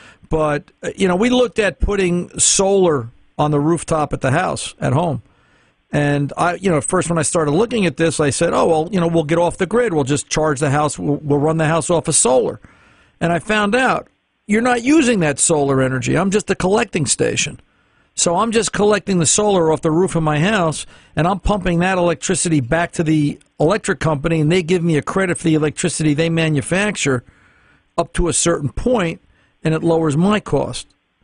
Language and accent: English; New Jersey, United States; The second one is, I was born and raised in Jersey.